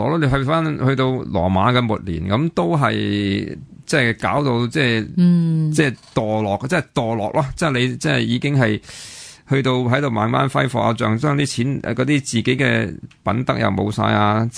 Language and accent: Cantonese; Hong Kong; 因为我哋香港人太即系一切呢啲。